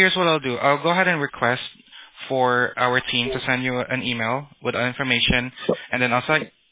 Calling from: California, United States; We're in Orange County.

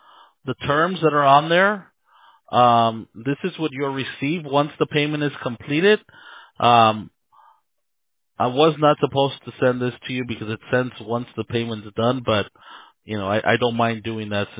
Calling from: Fountain Valley, California, United States; Fountain Valley, California. Precisely, I'm not sure if you're familiar with Orange County.

